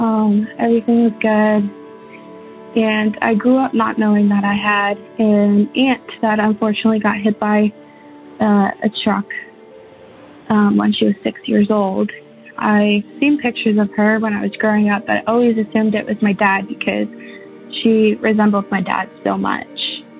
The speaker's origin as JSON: {"language": "English", "town": "St. Thomas", "region": "Ontario", "country": "Canada", "said": "I'm from St. Thomas, Ontario."}